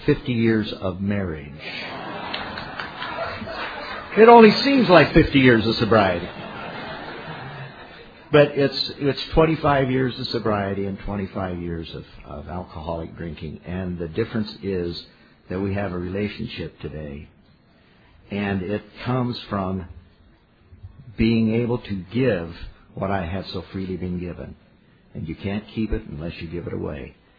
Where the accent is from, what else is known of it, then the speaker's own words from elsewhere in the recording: California, United States; I am an alcoholic from Southern Californi